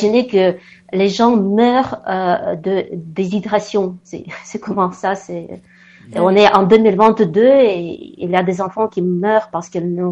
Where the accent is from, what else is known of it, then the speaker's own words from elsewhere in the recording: Ukraine; French is a second language; Moi, je parle le russe au quotidien. Je suis ukrainien, mais je parle le russe, pas de problème. Vraiment, pas de problème. Je parle le russe, je parle l'ukrainien, je parle le français, un tout petit peu anglais, je parle l'italien.